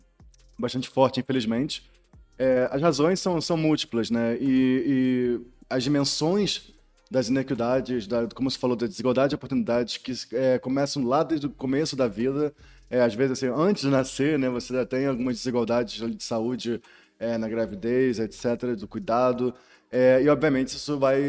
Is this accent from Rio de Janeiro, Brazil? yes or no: yes; Rio de Janeiro, Brazil; geralmente eu vou para o Rio, né? Porque é de onde eu sou